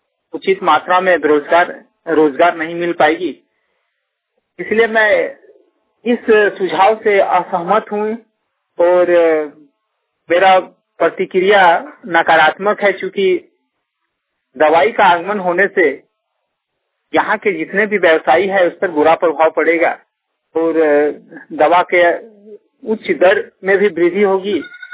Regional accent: Jinori, Jharkhand, India; ग्राम जिनोरी बोकारो जिला के निवासी हूँ।

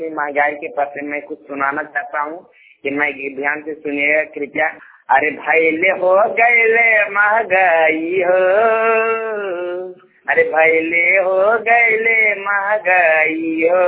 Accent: Bihar, India; घर फाड़ी पोस्ट मापू थाना के गोपाल जिला नवादा राजविहार देश भारत महादेश एशिया में का निवासी हूँ।

